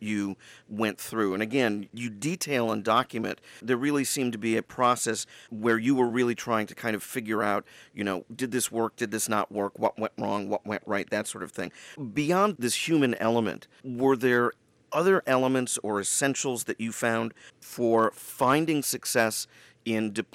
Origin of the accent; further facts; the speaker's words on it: Michigan, United States; there was a lot of talk back in my home state of Michigan and elsewhere around this country